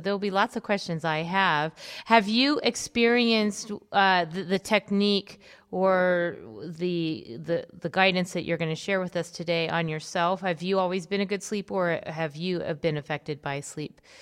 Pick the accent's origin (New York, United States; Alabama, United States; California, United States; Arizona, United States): California, United States; Los Angeles; I grew up in California, so I know all about earthquakes. My entire life was